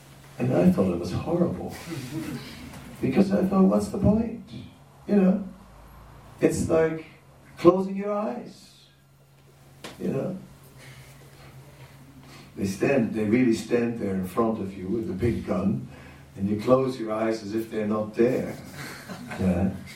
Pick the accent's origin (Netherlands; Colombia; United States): Netherlands; Amsterdam, North Holland; English is a second language; Oh, I'm from Amsterdam, so I've seen blue people